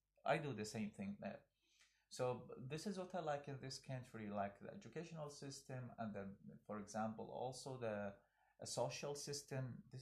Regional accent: Iraq; English is a second language; I come from Iraq, where is not trust there, not trustworthy life.

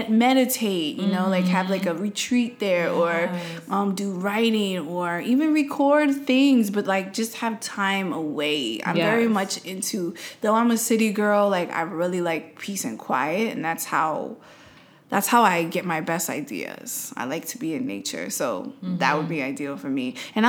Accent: New York, United States; But, you know, I'm a New Yorker at heart.

